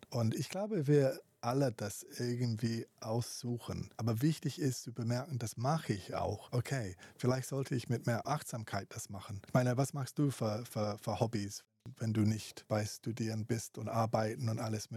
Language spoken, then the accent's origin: German; England, United Kingdom; German is a second language; Ich bin Engländer und ich kenne mich gut